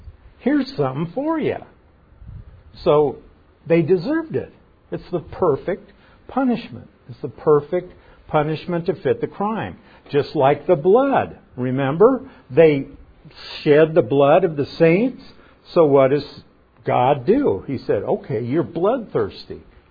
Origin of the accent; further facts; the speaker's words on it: Nebraska, United States; but I lived on an acreage in Nebraska, and you know, we were way out of town, like 20 miles from the nearest town. I wouldn't call Palmyra a town.